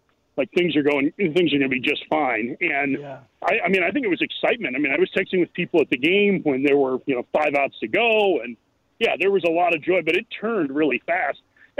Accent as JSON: {"language": "English", "town": "Lake Forest", "region": "Illinois", "country": "United States", "tie": "born or raised there", "said": "Yep, born and raised."}